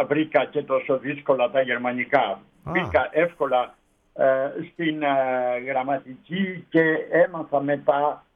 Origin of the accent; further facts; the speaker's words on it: Styra, Central Greece, Greece; also born or lived in Amfissa; Αλλά εγώ γεννήθηκα στην Εύβοια. Τα στήρα Ευβίας, εκεί υπηρετούσε ο πατέρας μου τότε δημόσιος υπάλληλος, ήταν δασονόμος και υπηρετούσε στην Εύβοια κοντά στην Κάριστο. Και εκεί γεννήθηκα